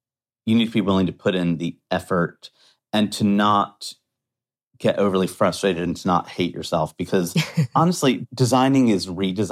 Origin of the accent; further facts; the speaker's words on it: United States; And as an American, I'm very anti-snob. I came from a crappy farm town.